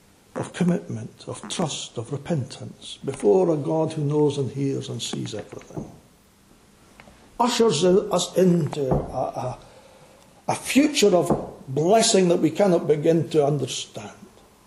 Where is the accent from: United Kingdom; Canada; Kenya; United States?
United Kingdom; Arbroath, Scotland; a little laddie growing up in Arbroath, hearing the gospel week by week